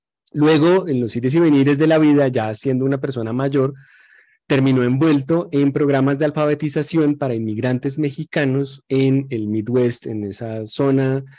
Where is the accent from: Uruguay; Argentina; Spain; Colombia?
Colombia; Bogotá; pero pues yo me siento tan bogotano como Monserrate.